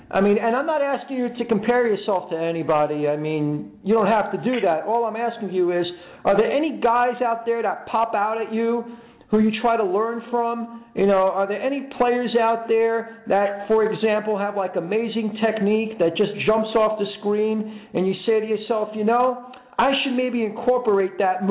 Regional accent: Brooklyn, New York, United States; I grew up not too far from you. I'm a Brooklyn guy.

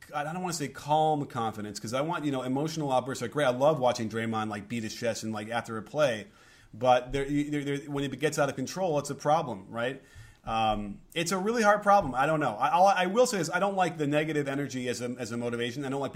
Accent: Chicago, Illinois, United States; And I grew up in Chicago watching that.

